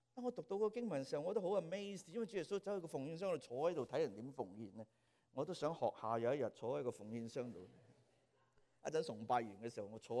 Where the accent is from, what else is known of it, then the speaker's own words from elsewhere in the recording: China; 我们中国人穷到什么都没有